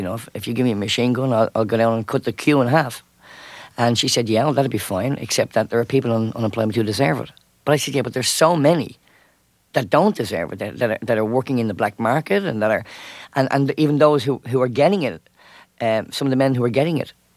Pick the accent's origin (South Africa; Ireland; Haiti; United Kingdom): Ireland; Dublin, Leinster; now in United States; Yeah, I grew up in the city centre of Dublin, and it's populated mainly by dockers, stevedores, and on the female side, market dealers.